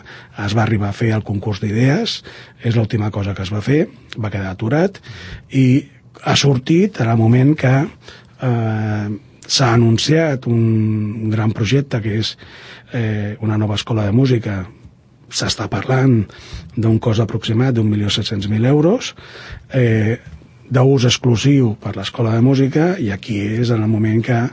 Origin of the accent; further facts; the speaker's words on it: Valldoreix, Catalonia, Spain; also born or lived in France; vam escollir Valldoreix i des d'aleshores ens hem arrelat aquí.